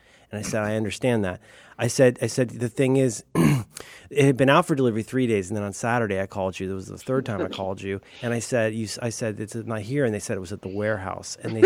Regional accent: Florida, United States; because I grew up in Florida where, like, there's a giant parking lot for everything.

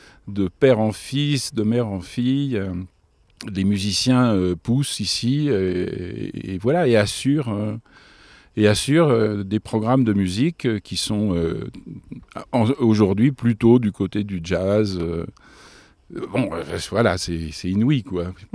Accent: Megève, Auvergne-Rhône-Alpes, France; je suis moi-même au Savoyard. Je suis natif de Megève, j'y ai passé toute mon enfance, toutes les années 50, début 60.

